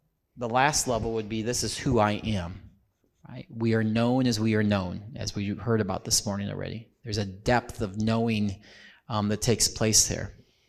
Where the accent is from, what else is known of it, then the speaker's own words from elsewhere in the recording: Gridley, Illinois, United States; I was from Gridley, Illinois.